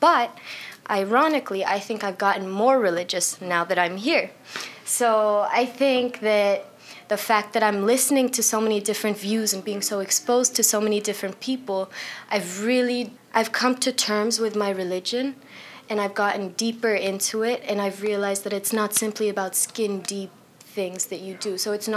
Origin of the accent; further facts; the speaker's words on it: Dubai, United Arab Emirates; now in United States; I'm a Palestinian born and raised in Dubai. I'm a practicing Muslim, and I'm a junior here at Penn State.